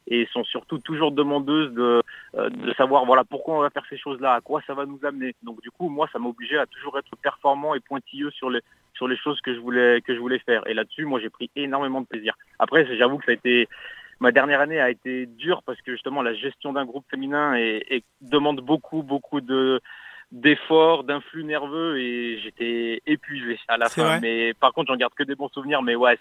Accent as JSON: {"language": "French", "town": "Bourgoin-Jallieu", "region": "Auvergne-Rhône-Alpes", "country": "France", "tie": "born or raised there", "said": "moi je suis natif de Bourgoin-Jallieu, donc j'ai pas quitté mon département ni ma ville natale."}